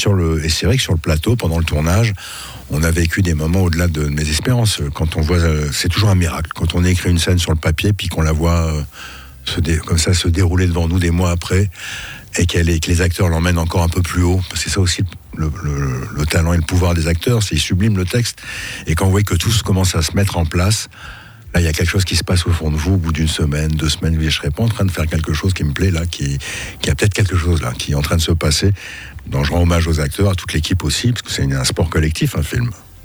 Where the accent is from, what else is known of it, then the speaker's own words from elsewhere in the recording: France; On a du mal à faire ça chez nous en France